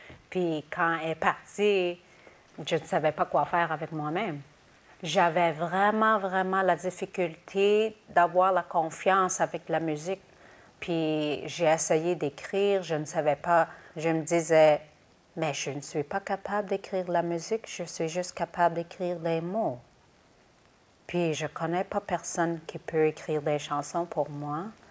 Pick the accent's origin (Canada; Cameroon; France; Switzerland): Canada; first language iu; French is a second language; J'écris beaucoup en inuktitut parce que c'est ma langue maternelle, puis c'est évidemment la langue que je suis très confortable d'utiliser.